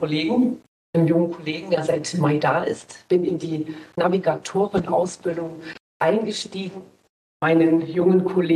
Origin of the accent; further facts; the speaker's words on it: East Germany, Germany; Ich komme ja noch aus der Zeit der DDR und dort meine Jugend verbracht.